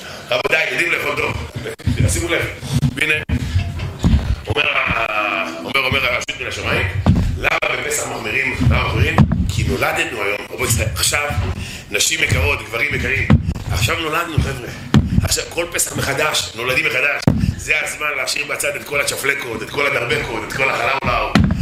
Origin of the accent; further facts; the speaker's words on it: Volozhin, Minsk Region, Belarus; למדנו חברותא, שהייתי בוולוז'ין, אני גדלתי בוולוז'ין, אתה יודע.